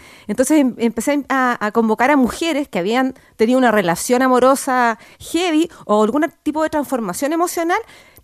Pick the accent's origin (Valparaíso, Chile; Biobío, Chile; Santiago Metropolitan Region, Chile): Biobío, Chile; Concepción; Mira, yo soy de Concepción oriunda.